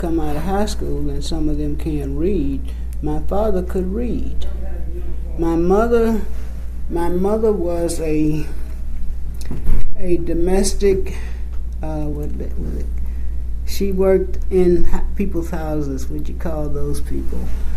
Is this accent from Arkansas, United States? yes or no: yes; Arkansas, United States; And my hometown is 12 miles, 11 miles from Pine Bluff.